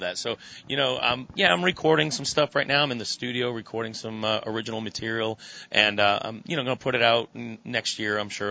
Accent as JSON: {"language": "English", "region": "New England", "country": "United States", "said": "So I am being originally from New England."}